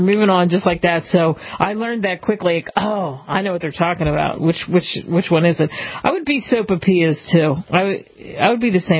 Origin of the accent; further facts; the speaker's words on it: Philadelphia, Pennsylvania, United States; It's kind of like I grew up in Philly.